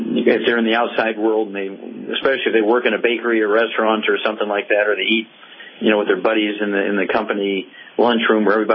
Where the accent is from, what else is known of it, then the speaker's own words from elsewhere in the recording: Missouri, United States; let's go to the Midwest and Missouri, my home state, and Ken.